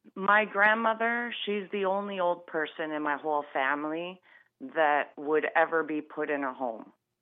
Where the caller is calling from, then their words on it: Canada; And I'm from Canada